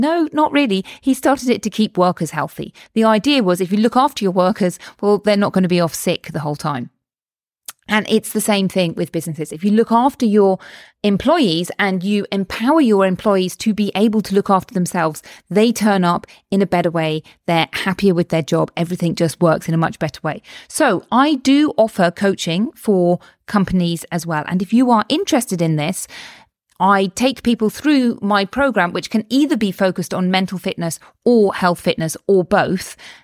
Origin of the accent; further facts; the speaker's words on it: United Kingdom; you may tell that I'm from the United Kingdom